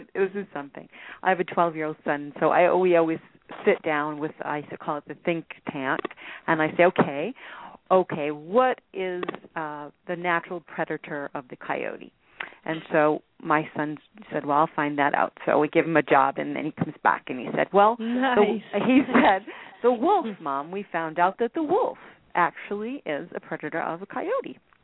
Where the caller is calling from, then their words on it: Lake Tahoe, California, United States; I'm calling from Lake Tahoe. And we have lots of beautiful, amazing animals here.